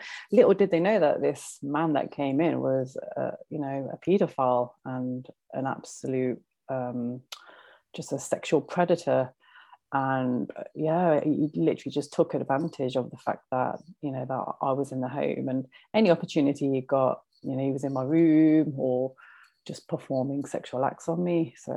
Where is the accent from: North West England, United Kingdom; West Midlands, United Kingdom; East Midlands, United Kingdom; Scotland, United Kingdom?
West Midlands, United Kingdom; Coventry; born there; Yeah, I was born in Coventry.